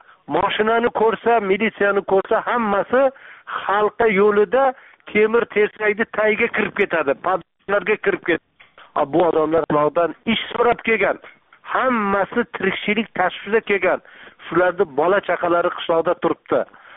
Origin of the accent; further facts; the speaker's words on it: Jizzakh Region, Uzbekistan; men o'zim tug'ilib o'sgan Jizzax tumanini Malgizor tol etaklarida o'zim bolaligim o'tgan, o'zim tug'ilgan qishloqlarda